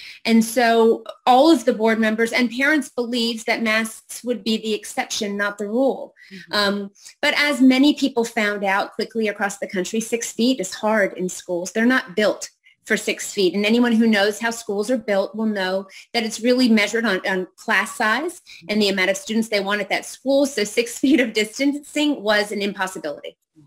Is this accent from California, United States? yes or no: no; Florida, United States; So, as you said, I'm from Florida, and Tina Deskovich and I started Moms for Liberty here.